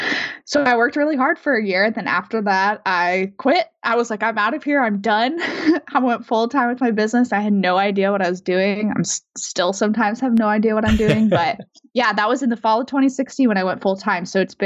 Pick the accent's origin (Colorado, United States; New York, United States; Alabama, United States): Colorado, United States; Denver; I grew up in Denver. So like friends and family in Denver too